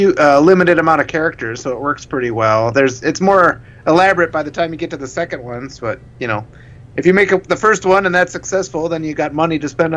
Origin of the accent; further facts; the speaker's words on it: Wisconsin, United States; Plus, I mean, we're from Wisconsin, so we were watching this movie like they walked into the woods and they got lost.